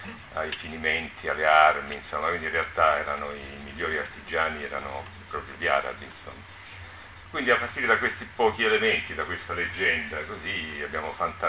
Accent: Apulia, Italy; l'ambientazione era la Puglia, che era la mia regione d'origine

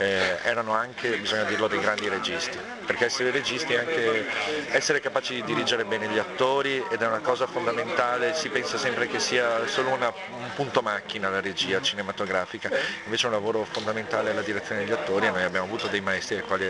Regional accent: Padua, Veneto, Italy; born there; now in Rome, Italy; per chi è nato in una città di media grandezza come Padova, che è la mia città natale

